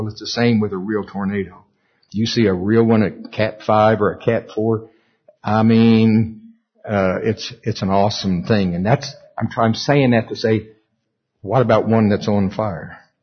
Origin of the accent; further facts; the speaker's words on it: Oklahoma, United States; And then we're from Oklahoma. We've seen tornadoes.